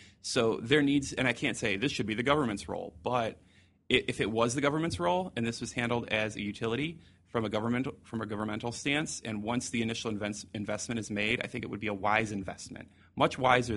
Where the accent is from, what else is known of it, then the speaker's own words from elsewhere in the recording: Detroit, Michigan, United States; okay, I'm from Detroit.